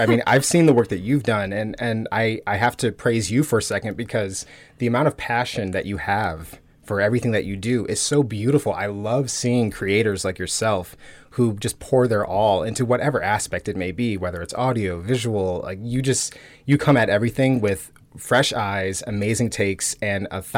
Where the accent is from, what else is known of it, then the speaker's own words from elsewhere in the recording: Sterling Heights, Michigan, United States; also born or lived in Detroit; So yeah, I grew up in, born in Detroit and then grew up in Sterling Heights, which is just outside.